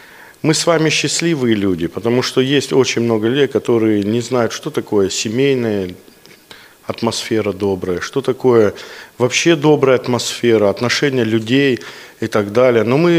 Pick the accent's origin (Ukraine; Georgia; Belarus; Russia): Russia; Vladikavkaz, North Ossetia–Alania; я из Владикавказа.